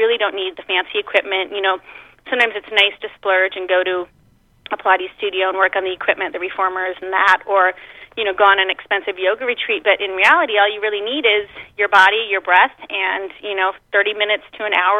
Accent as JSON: {"language": "English", "town": "Pocatello", "region": "Idaho", "country": "United States", "also_born_or_lived": "New York City", "moved": "as an adult", "said": "I'm originally from Pocatello, Idaho, and I moved to New York to go to NYU"}